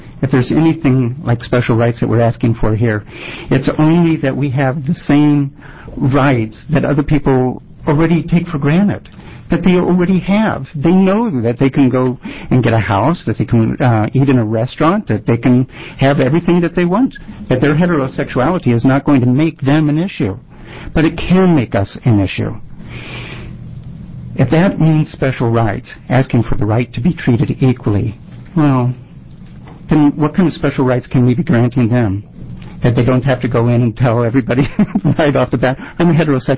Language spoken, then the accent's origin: English; Eugene, Oregon, United States; I'm from Eugene, Oregon.